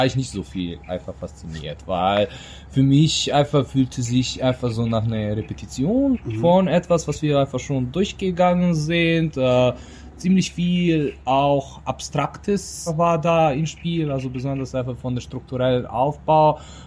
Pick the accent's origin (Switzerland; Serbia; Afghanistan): Serbia; now in Germany; Fellow, Jahrgang 22 bei Teachers Deutschland, komme eigentlich ursprünglich aus Serbien, aber bin schon die letzten 11 Jahre hier in Deutschland. Bundesland, wo ich tätig bin, ist Berlin.